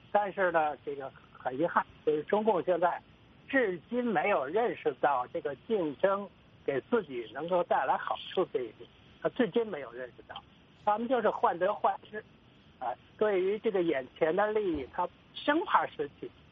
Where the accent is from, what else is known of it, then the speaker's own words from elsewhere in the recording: China; 作为大陆人